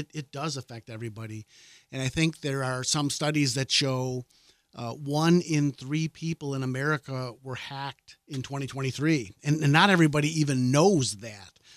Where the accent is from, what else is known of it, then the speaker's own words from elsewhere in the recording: Chicago, Illinois, United States; I grew up in Chicago